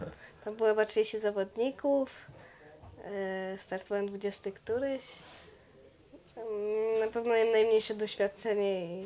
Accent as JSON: {"language": "Polish", "town": "Łodygowice", "region": "Silesian Voivodeship", "country": "Poland", "said": "jestem z Łodygowic, ze Śląska, między Żywcem a Bielskiem, mniej więcej. Jestem kierowcą kartingowym na ten moment. Mam 15 lat."}